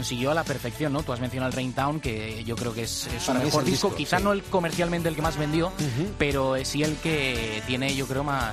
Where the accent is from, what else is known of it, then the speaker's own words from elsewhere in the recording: Spain; yo vengo de España